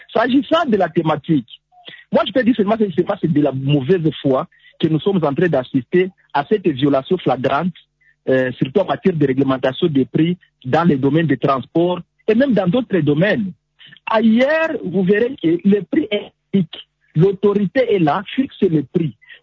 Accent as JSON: {"language": "French", "country": "DR Congo", "said": "Mais chez nous, en RDC, nous ne savons pas c'est quoi."}